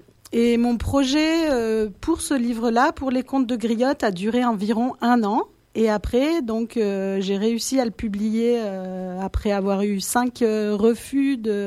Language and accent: French; France; j'ai 41 ans, je suis française d'origine allemande